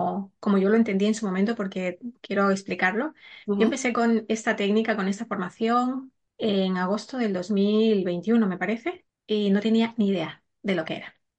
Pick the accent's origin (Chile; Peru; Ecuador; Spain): Ecuador; bueno, yo soy de Ecuador